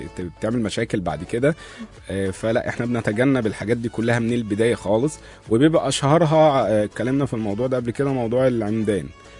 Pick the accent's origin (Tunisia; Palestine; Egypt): Egypt; ايوه هو بالنسبه عندنا في مصر طبعا المقاولين